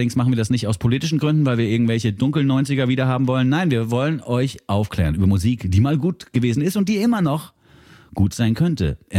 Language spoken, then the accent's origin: German; Frankfurt, Hesse, Germany; Und das Ding ist bei mir damals als Frankfurter, der in einer sehr diversen Gang, sag ich jetzt mal, unterwegs war